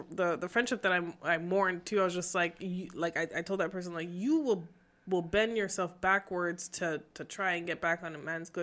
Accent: Laval, Quebec, Canada; I grew up in Laval and Chamonix, and so we had our little black crew, because we had to, you know, unite.

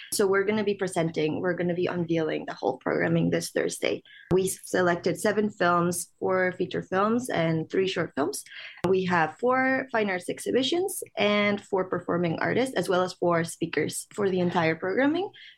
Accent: Mexico; now in Montreal, Canada; I'm originally from Mexico, and I'm a filmmaker and visual artist also based in Montreal.

